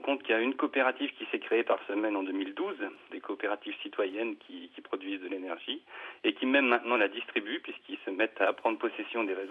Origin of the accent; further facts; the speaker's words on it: Germany; On consomme moins, on consomme à peu près 26% de moins d'électricité que les Français.